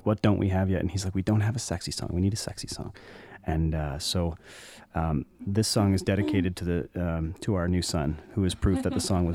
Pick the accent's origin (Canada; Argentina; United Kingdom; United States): Canada; Halifax, Nova Scotia; also born or lived in Winnipeg / Vancouver; now in Toronto, Canada; Born in the 70s, so I spent the 70s in Halifax, Nova Scotia, the 80s in Winnipeg, Manitoba, the 90s in Vancouver, BC, and then I moved to Toronto